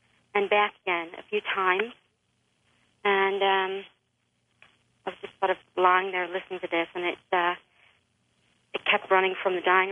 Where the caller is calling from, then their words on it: Arizona, United States; I'm calling from Arizona.